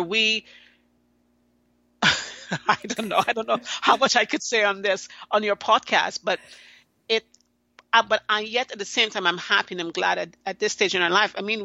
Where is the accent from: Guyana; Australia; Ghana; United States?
Guyana; I grew up in South America. I was born in Guyana, South America, and that's where I spent the first 20 years of my life.